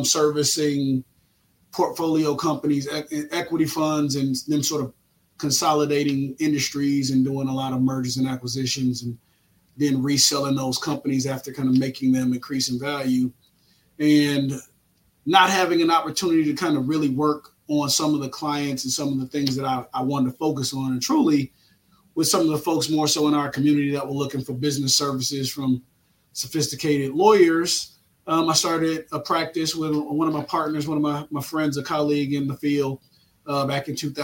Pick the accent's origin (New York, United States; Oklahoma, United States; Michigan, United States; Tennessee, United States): Michigan, United States; Muskegon Heights; also born or lived in Mississippi; I'm a Muskegon Heights native graduate, raised, almost virtually born. I was born in Mississippi, but I grew up K through 12 in Muskegon Heights, and a proud Tiger.